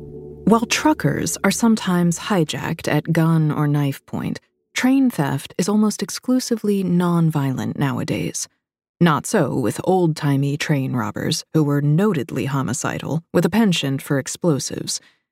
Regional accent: California, United States; My hometown in Northern California, like many Western towns, was tiny and sliced through by tracks.

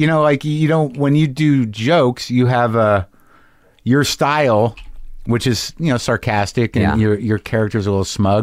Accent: New York, United States; For me, I'm like, I'm being from New York.

